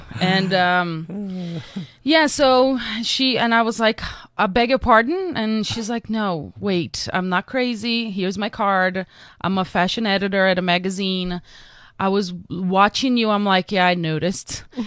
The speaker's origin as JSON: {"language": "English", "region": "Amazon", "country": "Brazil", "tie": "born or raised there", "also_born_or_lived": "Rio de Janeiro", "second_language": "English", "said": "I was born in Rio, but I grew up in the Amazon."}